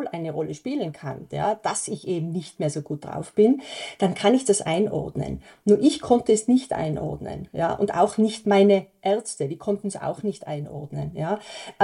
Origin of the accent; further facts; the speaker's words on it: Austria; Das ist also ein Modell, das es bei uns in Österreich so noch nicht gibt.